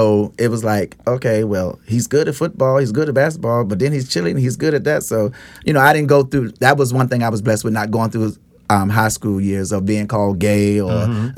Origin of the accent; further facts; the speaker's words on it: the South, United States; but I'm from the Bible Belt, so, you know, down south.